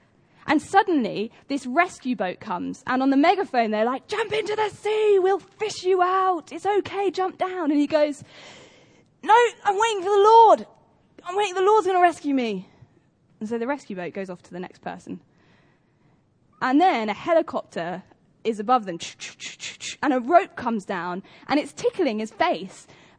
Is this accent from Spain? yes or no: no; United Kingdom; As British people, we are naturally quite cynical.